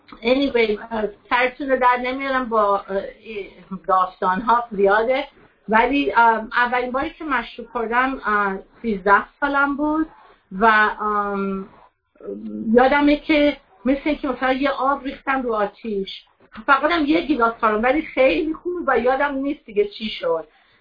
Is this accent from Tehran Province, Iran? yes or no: yes; Tehran, Tehran Province, Iran; born there; من تو تهران به دنیا اومدم توی خانواده 7 نفری